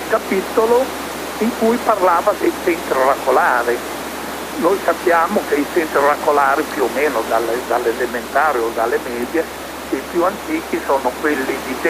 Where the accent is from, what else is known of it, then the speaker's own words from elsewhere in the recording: Tuscan-Emilian Apennines, Italy; Praticamente io sono dell'Appennino, sono nato nell'Appennino tosco-emiliano